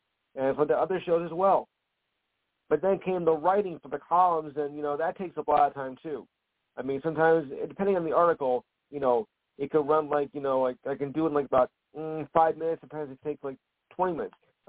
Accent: New Jersey, United States; Well, I'm from Jersey anyway, so close enough.

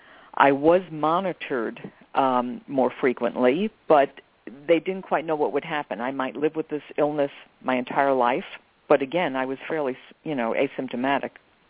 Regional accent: New York, United States; I'm a New Yorker. You're inconvenienced all the time.

